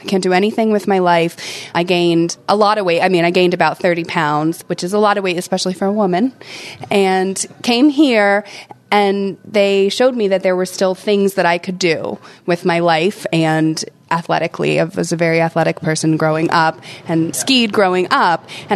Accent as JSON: {"language": "English", "region": "Pennsylvania", "country": "United States", "said": "I come from the Poconos originally, so we embrace the old-fashioned classic skiing up there."}